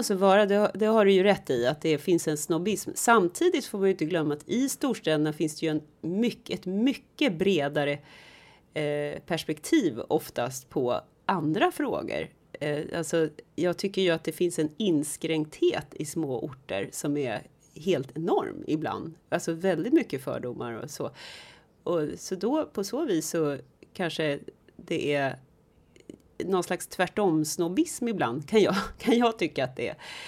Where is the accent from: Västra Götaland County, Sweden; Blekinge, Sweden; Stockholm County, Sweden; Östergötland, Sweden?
Stockholm County, Sweden; Stockholm; Och det är ju samma sak med mig som är stockholmare.